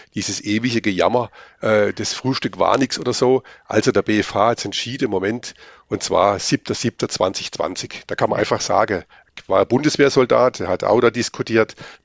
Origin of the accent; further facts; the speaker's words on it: Swabia, Germany; ich bin ja Schwabe von Haus aus.